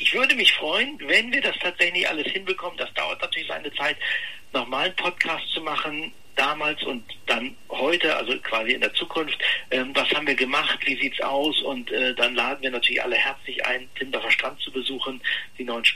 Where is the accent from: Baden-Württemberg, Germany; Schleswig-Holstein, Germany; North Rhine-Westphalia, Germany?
Schleswig-Holstein, Germany; born there; also born or lived in Hamburg; Ich bin in Schleswig-Holstein geboren, habe dann zwar fast 25 Jahre in Hamburg gelebt und bin dann irgendwann wieder zurück nach Schleswig-Holstein und ich bin leidenschaftlicher Schleswig-Holsteiner.